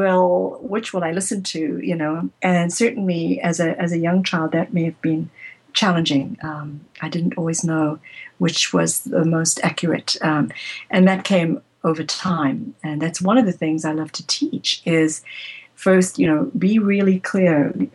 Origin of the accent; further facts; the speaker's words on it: South Africa; growing up in South Africa